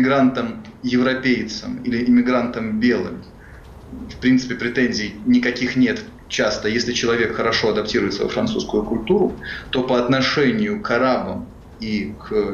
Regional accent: Russia; moved away as an adult; now in France; Ну, потому что я сознательно, я эмигрировал из России сознательно.

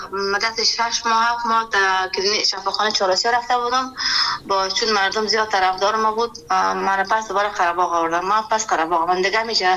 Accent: Kabul, Afghanistan; born or raised there

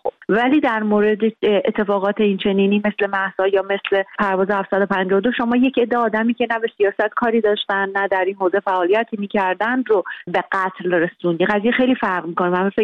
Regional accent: Iran; moved away as an adult; بیرون از ایران هستم، ولی من داخل ایرانم همیشه تند نوشتم، بازخواست شدم و اصلا علت مهاجرتم هم همین تند بودن و قلم تند و تیز و زبان تند و تیز بود

